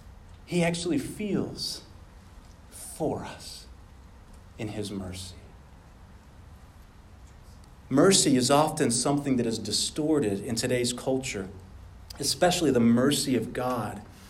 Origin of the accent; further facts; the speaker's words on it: Midland, Texas, United States; I used to have a pastor back in Midland. I'm originally from Midland